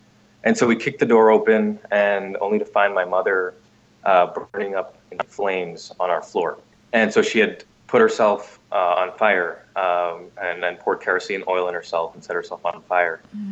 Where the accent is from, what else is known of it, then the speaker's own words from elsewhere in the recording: India; born there; English is a second language; I was born in India, and I had my family there, my parents and two older sisters.